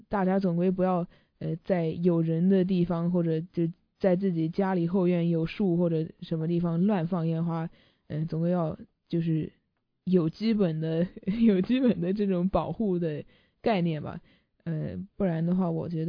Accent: China; 我在小时候在中国买过那些就是比较小的那种你路上都可以买到的那种鞭炮

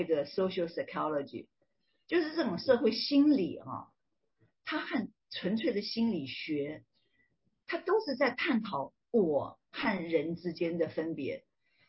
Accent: Zuoying, Kaohsiung, Taiwan; 以前小时候在左营嘛，哈，因为语言呢。是军人子弟

